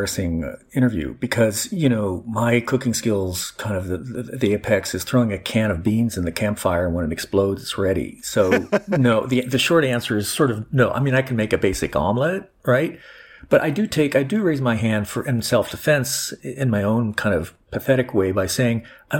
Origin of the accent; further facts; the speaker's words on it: Mexico; because I grew up in Mexico, so I like spice.